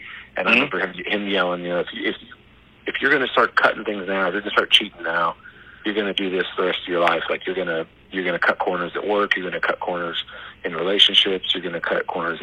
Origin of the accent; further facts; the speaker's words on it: Parkersburg, West Virginia, United States; also born or lived in Fairmont; I was born in Fairmont, West Virginia, and my mom and dad were together at that point. But then, I don't know what the time frame is. My dad moved to Florida pretty soon after I was born, and then my mom moved to Parkersburg, which I moved in with my grandma.